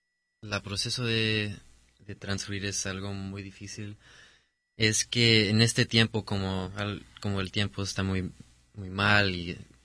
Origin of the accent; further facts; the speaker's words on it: Mexico; como soy mexicano, quiero aprender español al 100% para usarlo en mi carrera